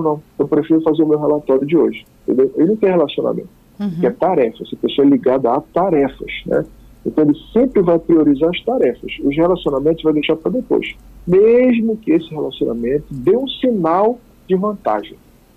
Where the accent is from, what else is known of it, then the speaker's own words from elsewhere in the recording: Brazil; o brasileiro sempre tem essa mania, dá um jeitinho, a gente é mais caliente, né? Uhum. A gente é sul-americano, né?